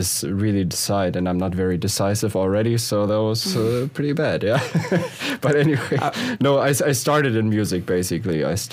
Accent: Schleswig-Holstein, Germany; English is a second language; now in Los Angeles, United States; Now, I moved here 2014 from, well, I wouldn't say Hamburg, close to Hamburg, Schleswig-Holstein, for all the Germans listening, from a small village.

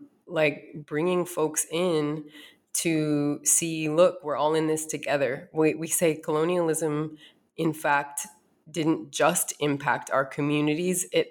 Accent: North Dakota, United States; also born or lived in East Coast; now in Arizona, United States; And after my upbringing in North Dakota, I lived on the East Coast for some time. I went to college and graduate school over there. And I now reside in Arizona

